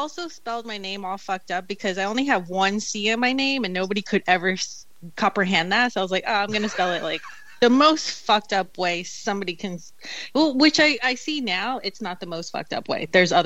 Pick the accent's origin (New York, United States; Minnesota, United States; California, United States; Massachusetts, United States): California, United States; I lived in California and I grew up in California.